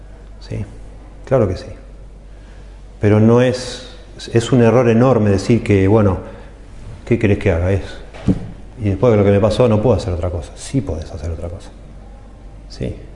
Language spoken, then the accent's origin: Spanish; Italy; Spanish is a second language; Pero no es porque soy italiano